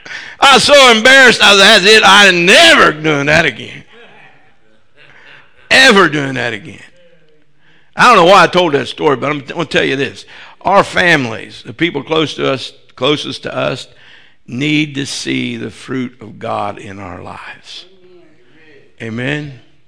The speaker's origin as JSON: {"language": "English", "town": "Marietta", "country": "United States", "tie": "born or raised there", "said": "The church I grew up in Marietta"}